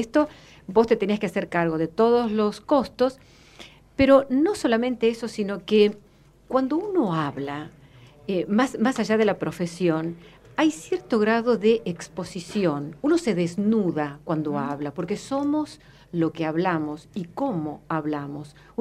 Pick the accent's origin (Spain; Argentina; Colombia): Argentina; Santiago del Estero; accent: Santiago del Estero; Entonces, mi tonada santiagueña quedó...